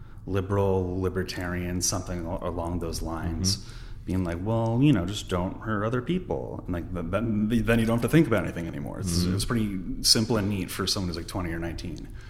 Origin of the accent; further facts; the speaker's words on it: Lafayette, California, United States; also born or lived in Washington, D.C.; Yeah, I was born in Lafayette, which is in the East Bay. I was there at elementary school. Then we moved to the DC area after that.